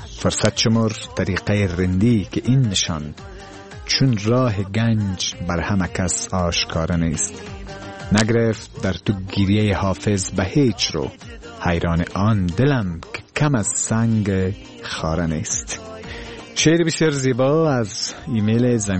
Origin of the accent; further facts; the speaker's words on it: Afghanistan; واقعا که افغانیت هویت ماست و ما به تاریخ خود افتخار میکنیم.